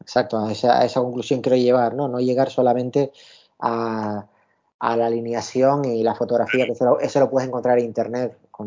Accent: Canary Islands, Spain; soy de Tenerife y aquí el transporte siempre tarda el doble que cualquier zona de la península

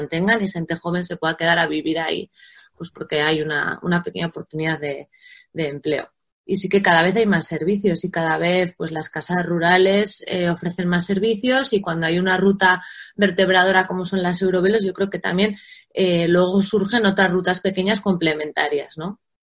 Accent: Navarre, Spain; y vengo de Navarra

